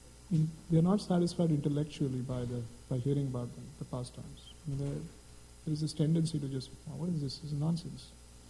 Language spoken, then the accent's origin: English; India; And I'm from India. I mean, I grew up in India.